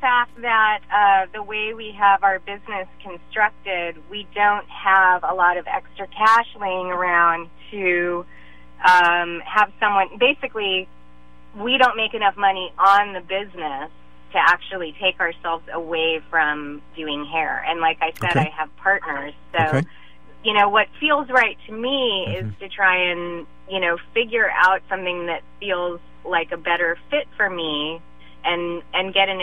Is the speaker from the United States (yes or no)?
yes; Oakland, California, United States; Well, I'm an East Bay native. I grew up in Oakland. My family has been here since the early 1900s.